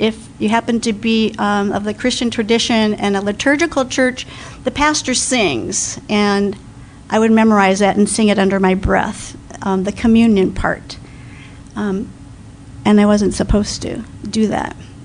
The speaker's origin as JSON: {"language": "English", "town": "Cedar Rapids", "region": "Iowa", "country": "United States", "tie": "born or raised there", "said": "When I grew up in Cedar Rapids, Iowa, I just remember as a small child, wherever I was, I loved going to church."}